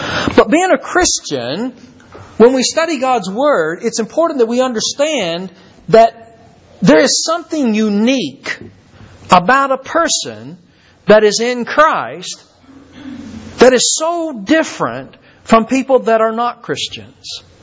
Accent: Louisville, Kentucky, United States; also born or lived in Lebanon; I was born in Lebanon, Kentucky, raised there until about third grade. Then my dad got a job in Louisville and spent the rest of my time growing up in Louisville.

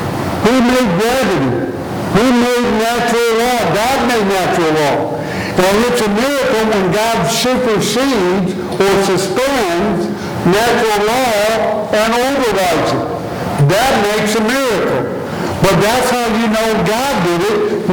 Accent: Indiana, United States; when I was growing up in Northwest Indiana

